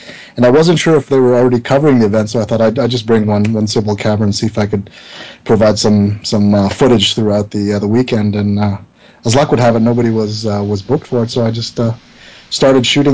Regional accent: Montreal, Quebec, Canada; from Montreal.

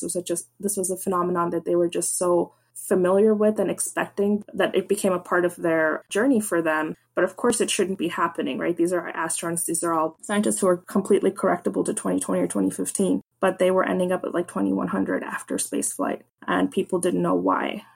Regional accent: Florida, United States; I'm from Florida, so I went to the Kennedy Space Center space camp and stuff.

